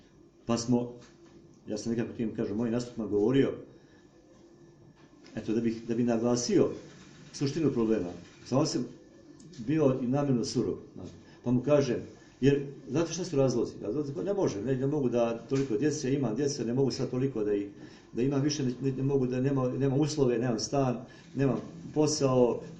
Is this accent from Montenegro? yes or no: yes; Montenegro; kod nas u Crnoj Gori znate to, neko bude šta hoće, samo da bude muško, znate.